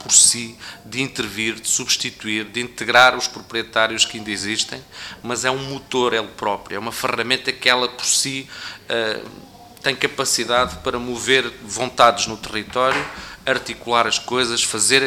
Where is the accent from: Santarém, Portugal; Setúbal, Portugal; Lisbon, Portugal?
Santarém, Portugal; Mação; Eu venho do município de Maçal, é um município que tem 40 mil hectares. São 80 mil propriedades.